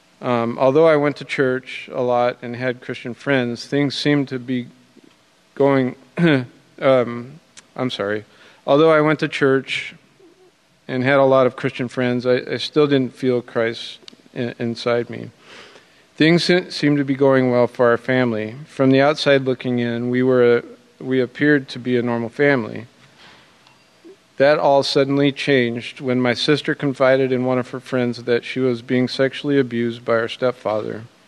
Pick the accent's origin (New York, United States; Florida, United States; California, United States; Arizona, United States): California, United States; born there; I was born in Southern California to my mother and father's father, whose marriage was already on the rocks.